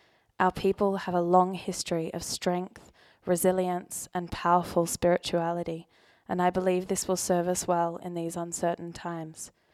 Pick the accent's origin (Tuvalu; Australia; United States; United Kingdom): Tuvalu; born there; I was born in Tuvalu, which is a low-lying nation in the Pacific, made up of nine atolls.